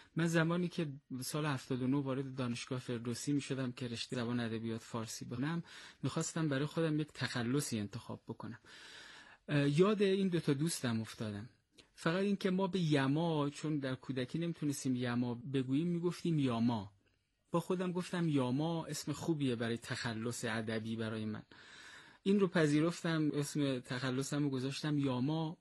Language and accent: Persian; Mashhad, Razavi Khorasan, Iran; now in Kabul, Afghanistan; ولی خب اصالتا متولد مشهد هستم و خب ما مشهدی هستیم در واقع، اما الان 7 سال میشود که در کابل جان هستم